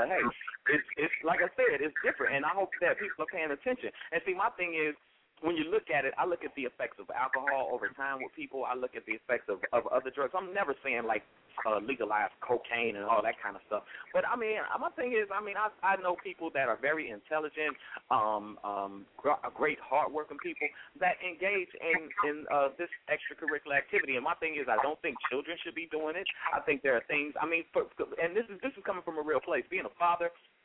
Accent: Miami, Florida, United States; Y'all, I'm from Miami, Florida, right?

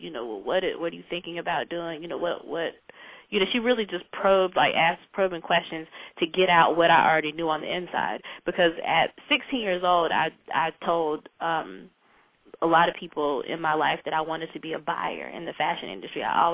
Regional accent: South Carolina, United States; now in Boston, United States; Boston is a completely different environment from Alabama, and I'm from South Carolina.

